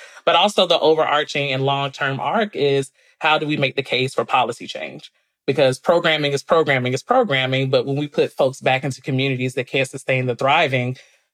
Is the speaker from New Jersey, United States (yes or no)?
no; Decatur, Georgia, United States; So, yes, originally from Decatur, Geo